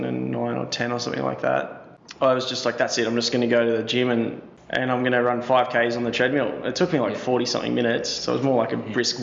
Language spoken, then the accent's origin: English; Campbelltown, New South Wales, Australia; Out west, out at Campbelltown.